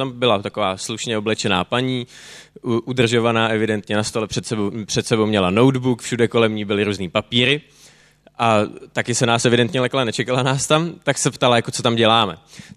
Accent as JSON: {"language": "Czech", "region": "Prague", "country": "Czechia", "said": "tak jsme mu řekli, že jsme z Prahy, že jsme přijeli na výlet"}